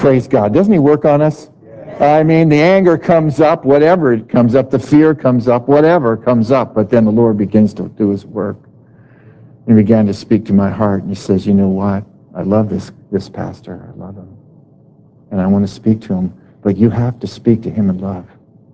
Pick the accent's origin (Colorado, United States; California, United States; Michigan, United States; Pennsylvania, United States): California, United States; I'm from California.